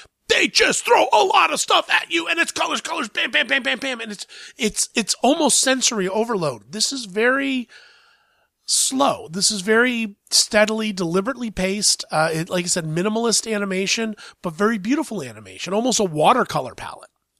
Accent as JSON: {"language": "English", "town": "Columbus", "region": "Ohio", "country": "United States", "tie": "born or raised there", "said": "Now, it opens in my hometown, Columbus, Ohio, this week"}